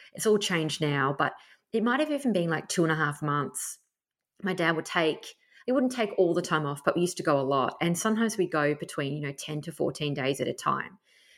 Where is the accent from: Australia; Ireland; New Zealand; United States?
Australia; Tasmania; I grew up camping in Tassie and we went camping.